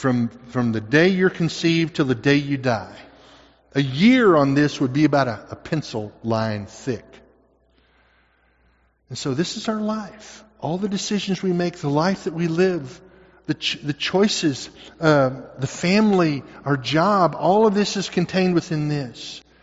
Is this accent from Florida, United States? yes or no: no; Arkansas, United States; That makes sense to me, but then I'm from Arkansas.